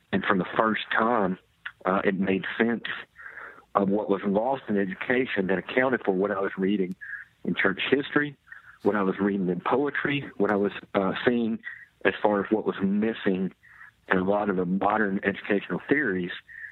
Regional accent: Buzzards Roost, Arkansas, United States; a lot of people love to hear the fact that I'm from Buzzards Roost, Arkansas.

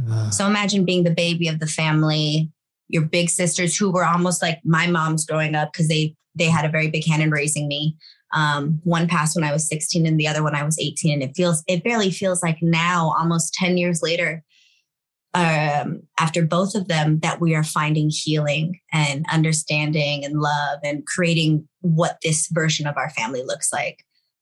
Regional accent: Los Angeles, California, United States; That's my family. Like sixth generation here, born and raised in East LA.

